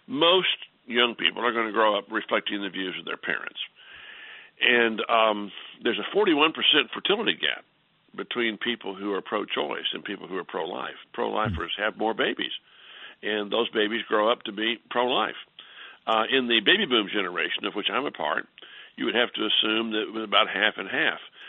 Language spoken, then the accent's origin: English; Houston, Texas, United States; which unfortunately is in my hometown of Houston, operated by Planned Parenthood.